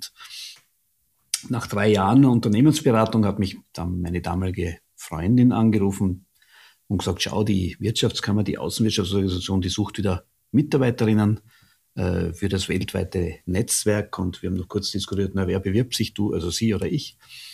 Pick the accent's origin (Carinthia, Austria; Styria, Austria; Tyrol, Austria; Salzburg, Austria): Styria, Austria; Graz; also born or lived in Vienna, Austria; bin geboren in Graz